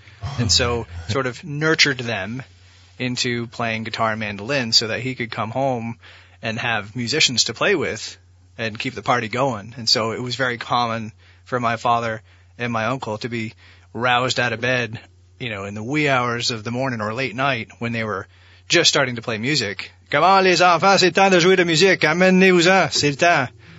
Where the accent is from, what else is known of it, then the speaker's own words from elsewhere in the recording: Canaan, Vermont, United States; I grew up in Canaan, Vermont, which is not to be confused with Canaan, New Hampshire for a lot of people.